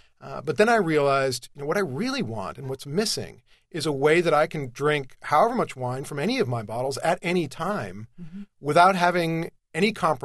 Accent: California, United States; I grew up in Southern California, probably had my first wine at a reasonably illegal age.

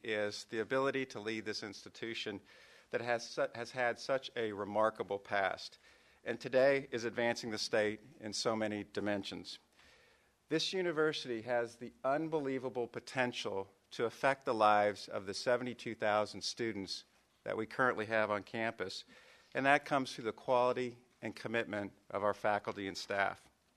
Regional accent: Columbia, Missouri, United States; I'm a proud Missourian. I grew up in Columbia. I'm a result of the Columbia Public Schools system.

